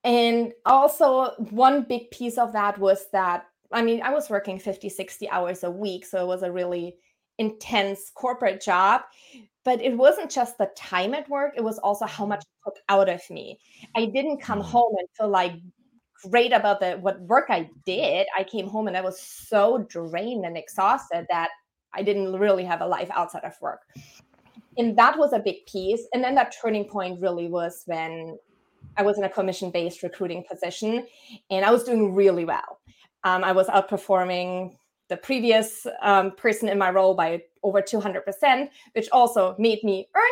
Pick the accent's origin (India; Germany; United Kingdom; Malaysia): Germany; English is a second language; moved away as an adult; now in Hawaii, United States; So I always get asked where my accent is from, so I'll start there. I'm originally from Germany, but being super lucky to be calling Hawaii my home for the last 15 years. Yes, 15 years. I moved here when I was 24.